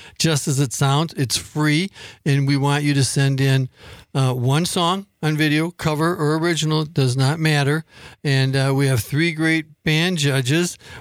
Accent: Whitewater, Wisconsin, United States; You know, I'm from Whitewater. It would be a band from Fort Atkinson, whatever.

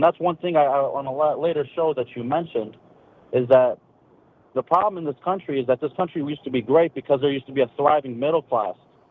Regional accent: United States; And I actually, as an American, we study about Vietnam.

